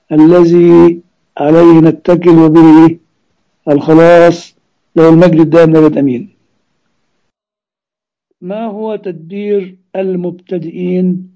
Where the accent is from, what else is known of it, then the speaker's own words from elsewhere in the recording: Egypt; دي زي ما عندنا في مصر تجيب سكينة وتروح فتح قلب البطيخة